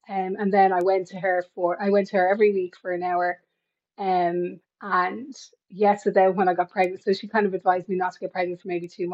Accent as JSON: {"language": "English", "region": "County Meath", "country": "Ireland", "said": "I am from County Meath."}